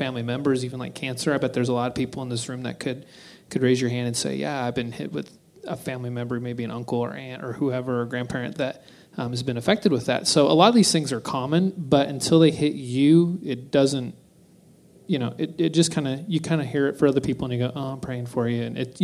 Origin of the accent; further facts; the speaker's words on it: Colorado, United States; We've lived in different parts of Missouri since we've been married, but I grew up in Colorado, too.